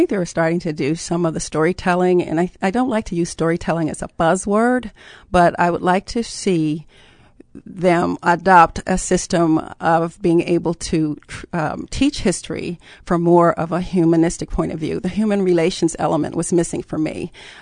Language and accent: English; Charlottesville, Virginia, United States; All right. I am from Charlottesville, Virginia. I was raised here, and I went to all of the Charlottesville public schools.